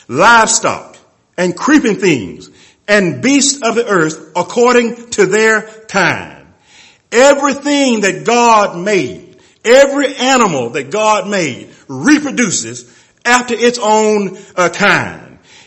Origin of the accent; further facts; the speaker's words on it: Columbus, Georgia, United States; I grew up in Columbus, Georgia, and Georgia is known as the peach state. And we have peach trees everywhere, all over our property and so forth.